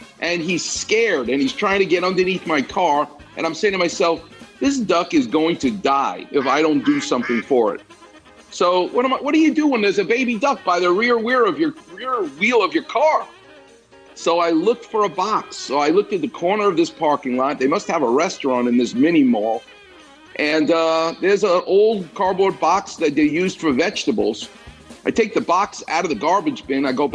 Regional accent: New York, United States; I'm from New York. I don't care if the gate's open. I'm going in.

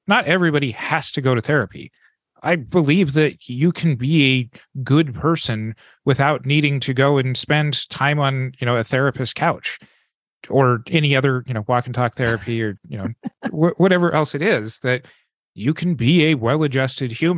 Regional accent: the American West, United States; growing up in the American West and knowing that the free market reigns supreme above all else

